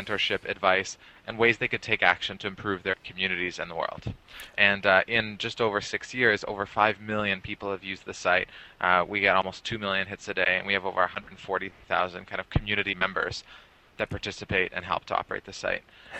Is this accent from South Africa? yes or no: no; Canada; I'm from Canada.